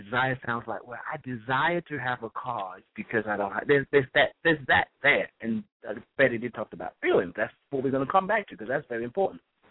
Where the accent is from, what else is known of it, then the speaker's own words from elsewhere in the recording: Nigeria; also born or lived in England; I was born in England. I'm Nigerian. I was born in England. I've lived in Nigeria. I've lived in England. I've lived here.